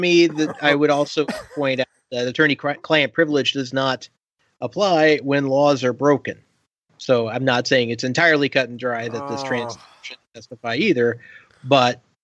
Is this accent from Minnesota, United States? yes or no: no; Indiana, United States; I want to state for the record that it's hilarious that I grew up in Indiana